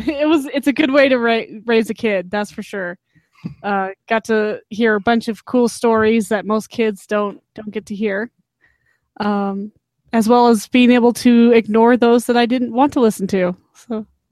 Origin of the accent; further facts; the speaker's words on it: Idaho, United States; I was born and raised in Idaho. I have never left the state. I've always lived within 50 miles of the Snake River in the Snake River Valley from Boise, Meridian to Idaho Falls, which is very conservative, very Mormon, quite suffocating in high school, especially.